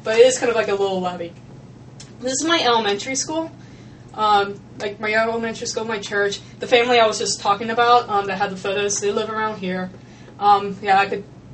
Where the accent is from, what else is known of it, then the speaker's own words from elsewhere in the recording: Waveland, Mississippi, United States; So my hometown is Waveland. But a local will pronounce it, and this is where the accent